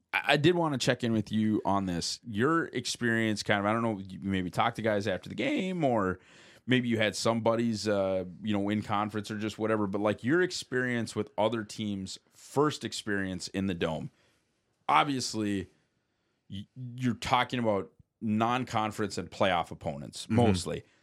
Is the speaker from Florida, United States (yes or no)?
no; Northwood, North Dakota, United States; So I grew up in Northwood, and there's Krabanoff Chevrolet.